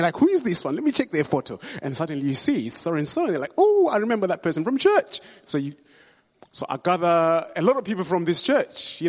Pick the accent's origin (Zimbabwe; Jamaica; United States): Zimbabwe; Oh yes, I come from Zimbabwe, by the way.